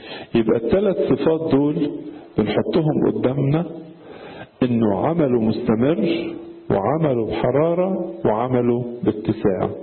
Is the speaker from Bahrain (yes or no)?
no; Egypt; أحيانا عندنا في مصر بيوصفوا الستات